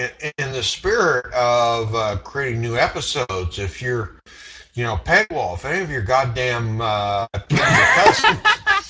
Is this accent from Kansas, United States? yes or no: yes; Kansas, United States; South Central Kansas.